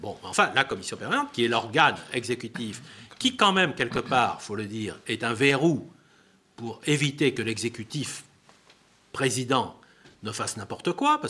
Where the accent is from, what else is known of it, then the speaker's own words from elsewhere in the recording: Toulouse, Occitanie, France; pourtant c'était Toulouse, c'était Midi-Pyrénées, on est de Toulouse